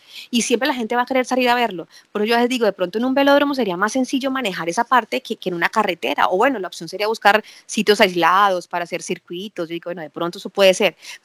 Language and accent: Spanish; Colombia; De pronto aquí nosotros somos colombianos tercermundistas, como nos dicen